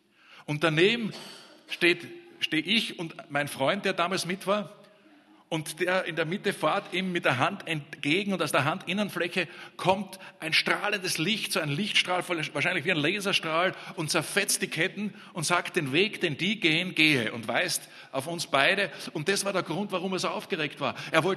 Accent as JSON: {"language": "German", "country": "Austria", "said": "Weil was soll ich als Österreicher bei einem Türken"}